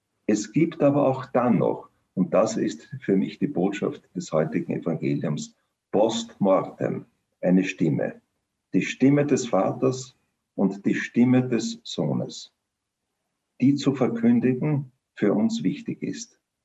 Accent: Vienna, Austria; wenn ich das als Wiener Arzt sagen darf

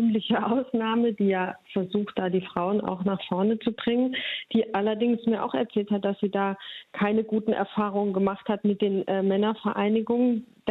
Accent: Southern Germany, Germany; now in Cologne, Germany; Ich komme ja aus Süddeutschland und bin im Kölner Karneval noch nicht richtig angekommen

